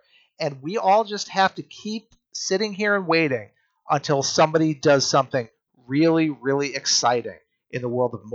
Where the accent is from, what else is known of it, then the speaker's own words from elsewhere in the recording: East Greenwich, Rhode Island, United States; my hometown of East Greenwich, Rhode Island